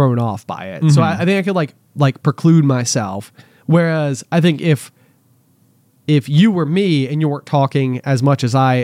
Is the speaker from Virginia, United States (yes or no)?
yes; Roanoke, Virginia, United States; instead of growing up in Roanoke, Virginia, but drop me into like California